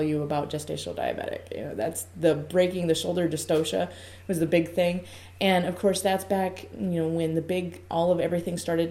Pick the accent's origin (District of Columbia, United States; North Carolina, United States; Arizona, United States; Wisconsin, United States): Arizona, United States; Glendale; Well, then I'm from Glendale, Arizona, 59th Avenue and Olive area.